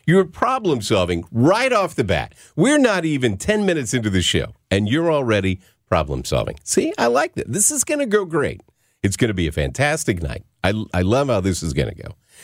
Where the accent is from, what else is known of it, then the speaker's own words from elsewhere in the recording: Arkansas, United States; I am from Arkansas.